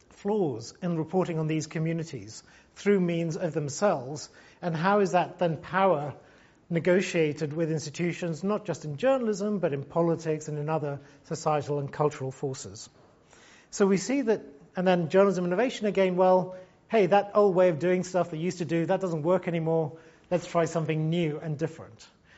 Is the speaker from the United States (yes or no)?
no; Gibraltar; moved away; also born or lived in London; I always consider like London as part of my home, but London is not where I was formed. London is where I lived. Where I was formed is Gibraltar.